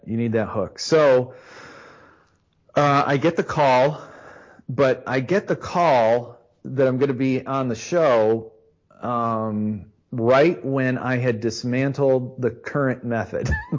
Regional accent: Adrian, Michigan, United States; when the local theater, the Croswell, in my hometown of Adrian.

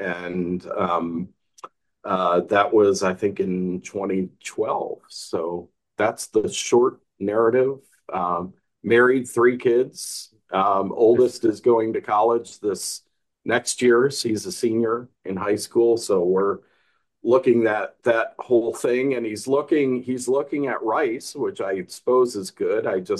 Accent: Michigan, United States; But I was born and raised partly in Michigan.

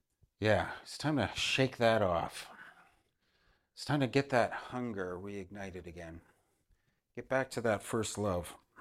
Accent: Canada; now in Basel, Switzerland; I'm originally Canadian, but now living for the past quite a few years in Basel, Switzerland. So that is right where France, Germany, and Switzerland intersect.

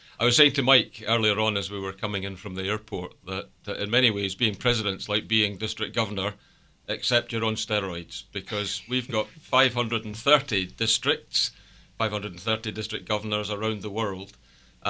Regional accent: Scotland, United Kingdom; Well, as you might detect from my accent, it's not round these parts. And home is Scotland. We are from just outside of Edinburgh, in the Scottish borders, between Edinburgh and the English border. A beautiful part of the country, a very rural part of the country

